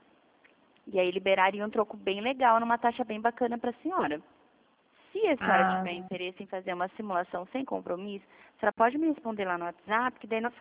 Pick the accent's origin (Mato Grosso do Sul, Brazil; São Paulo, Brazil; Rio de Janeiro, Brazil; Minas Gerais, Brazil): Mato Grosso do Sul, Brazil; Dourados; Eu sou aqui de Dourados, Mato Grosso do Sul também.